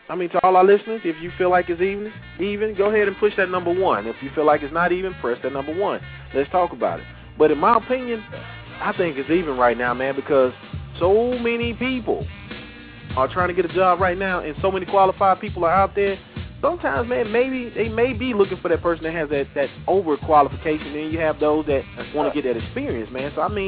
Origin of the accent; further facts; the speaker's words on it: Mississippi, United States; I'm originally from Mississippi